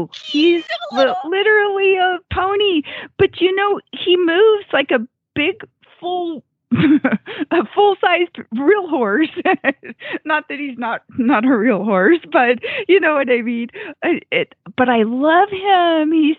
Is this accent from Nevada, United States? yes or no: yes; Gardnerville, Nevada, United States; from Gardnerville, Nevada.